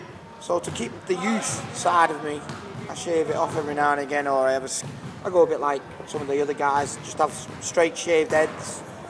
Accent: England, United Kingdom; I'm English.

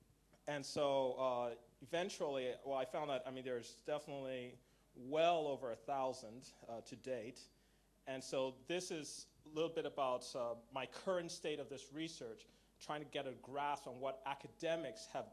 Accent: Nigeria; also born or lived in Canada; I grew up in Nigeria and Canada as a kid

